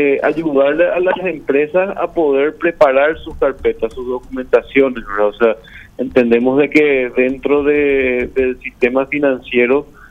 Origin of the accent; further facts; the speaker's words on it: Paraguay; la solidaridad que tenemos como paraguayos